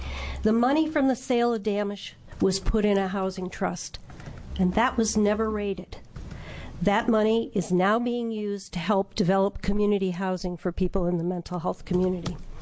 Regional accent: Eugene, Oregon, United States; I'm from Eugene, Oregon.

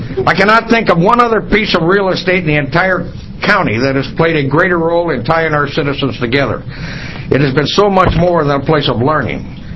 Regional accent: Astoria, Oregon, United States; I'm from Astoria, and I am the executive director of the Astoria Warren Chamber of Commerce

